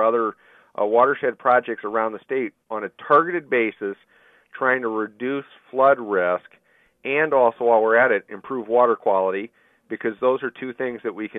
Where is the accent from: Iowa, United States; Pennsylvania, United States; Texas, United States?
Iowa, United States; You know, I don't remember as a kid growing up in Iowa, North Liberty and cities like that getting 8 inches of rain.